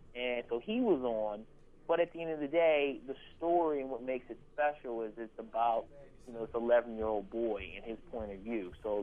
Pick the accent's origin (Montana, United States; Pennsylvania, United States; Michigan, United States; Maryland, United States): Maryland, United States; Baltimore; You know, when I was a young kid growing up in Baltimore, I had a relationship with one of my uncles